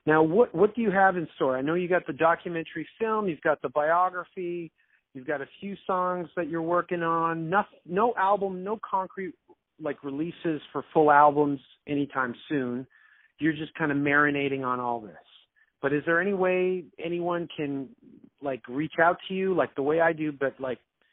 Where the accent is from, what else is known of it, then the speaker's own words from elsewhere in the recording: Toronto, Ontario, Canada; Well, you know what, Jan? I'm Canadian. I'm talking from Toronto.